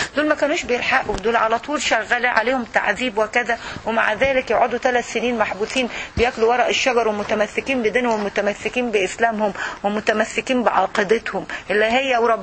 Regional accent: Egypt; محطوط عندنا في مصر في مناطق معينه

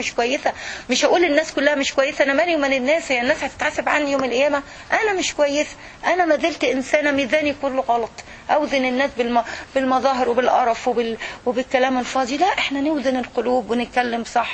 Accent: Syria; now in United States

